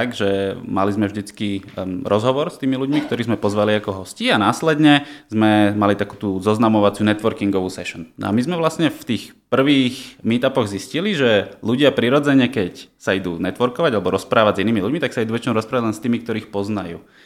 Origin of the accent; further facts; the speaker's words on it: Trnava, Trnava Region, Slovakia; sme z Trnavy, ale nie všetok čas trávime tu a chceli sme mať stále nejaké spojenie s tou lokálnou komunitou